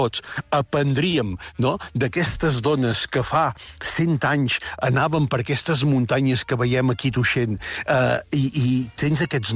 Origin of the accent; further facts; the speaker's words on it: Catalonia, Spain; Jo que sóc de la Garrotxa